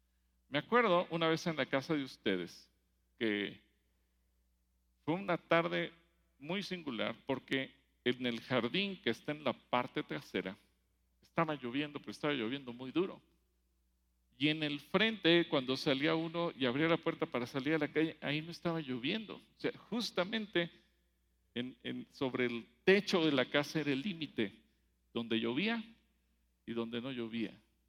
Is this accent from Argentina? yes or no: no; Mexico; el problema es nuestro como mexicanos, porque Dios nos bendice, somos un país bendecido con lluvia